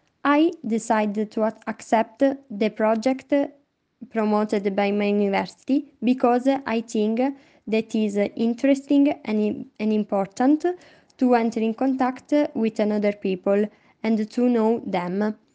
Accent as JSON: {"language": "English", "region": "Abruzzo", "country": "Italy", "second_language": "English", "said": "I'm 23 years old. I am careful and shy. I come from Italy, Abruzzo. I live in Teramo with my parents and my sister"}